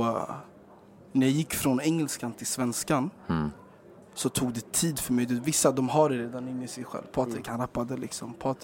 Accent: Rågsved, Stockholm County, Sweden; Det är kul, jag är från Rågsved. Mina föräldrar är från Sierra Leone. Alla tror att jag är gambian, men jag är inte gambian.

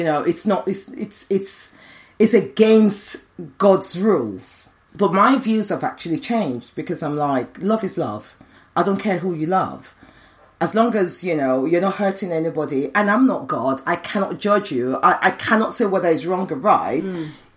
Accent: Nigeria; As I said, I've got two girls and we are very loud. I'm Nigerian, so very loud.

